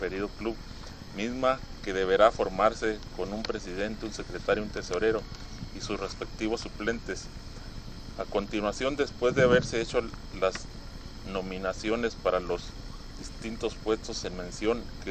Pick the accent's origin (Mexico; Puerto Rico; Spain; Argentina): Mexico; Ejido El Porvenir, Baja California; Nací en Ensenada, pero nomás nací y criado aquí en el Ejido El Porvenir toda mi vida.